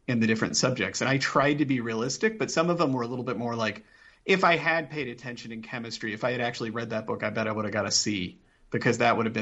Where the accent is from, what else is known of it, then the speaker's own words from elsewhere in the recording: Indianapolis, Indiana, United States; So I grew up in Indianapolis.